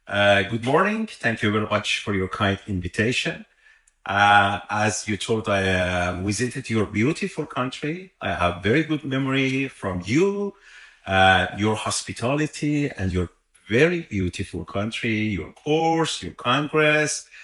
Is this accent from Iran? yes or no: yes; Shiraz, Fars, Iran; English is a second language; I'm from Iran, Shiraz. My city is located in the southwest of our country. We have four separate seasons.